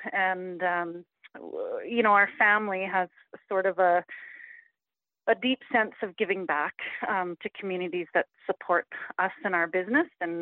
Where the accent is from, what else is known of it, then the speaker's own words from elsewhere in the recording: Smithers, British Columbia, Canada; also born or lived in Prince George; I grew up in Smithers. I wasn't born there, born in Prince George. Grew up in Smithers. And after a brief hiatus, attending post-secondary school in Vancouver, I moved back in 1997